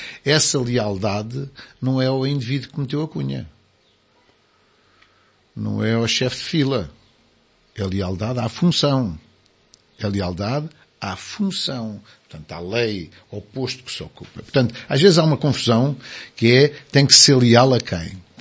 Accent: Portugal; Está claro que nós, como somos portugueses, somos um povo pragmáticos e céticos e distantes das coisas.

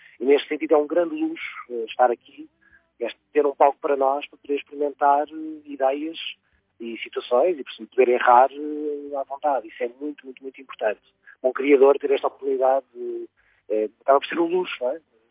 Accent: Lisbon, Portugal; also born or lived in Mirandela; De Lisboa. Nascido e criado em Lisboa, sim.

